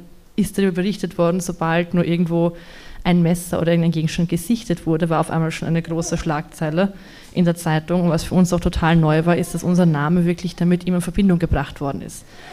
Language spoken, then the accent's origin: German; Vienna, Austria; ich bin in Favoriten aufgewachsen, also ich kann mir das eigentlich gar nicht vorstellen.